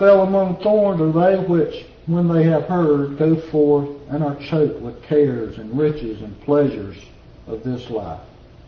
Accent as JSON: {"language": "English", "region": "the South", "country": "United States", "said": "I know my English ain't good. I'm a Southerner, okay?"}